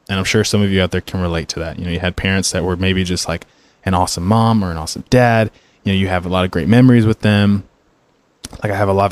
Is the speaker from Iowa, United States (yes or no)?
no; North Carolina, United States; also born or lived in Florida; I grew up in Florida, or I was born in Florida, grew up in North Carolina in the mountains, the western part.